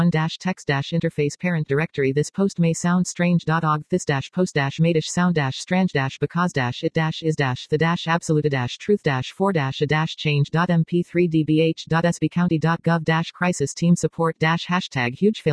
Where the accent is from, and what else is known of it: San Bernardino, California, United States; born there